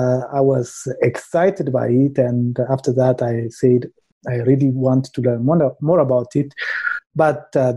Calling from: Addis Ababa, Ethiopia; I'm joining you from Addis Ababa, Ethiopia, from a very cold weather, very surprisingly.

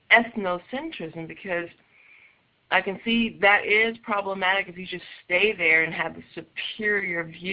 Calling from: Saudi Arabia; Actually, I'm calling from Saudi Arabia.

